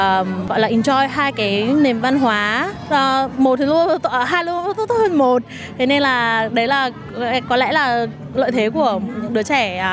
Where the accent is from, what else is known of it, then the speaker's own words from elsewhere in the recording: Northern Vietnam, Vietnam; Tại mình là bởi vì mình người Bắc thì mình có món nem khác với món chả giò ở đây